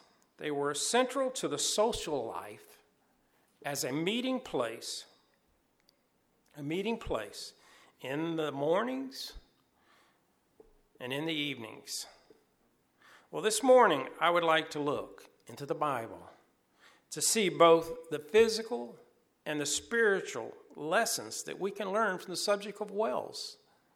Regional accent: Tennessee, United States; I've tasted it as a kid growing up in Tennessee.

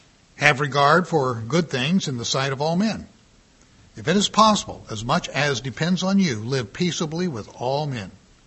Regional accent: Portland, Oregon, United States; we had a ladies' club up in Oregon, which was Portland, my hometown area, also my first pastorate.

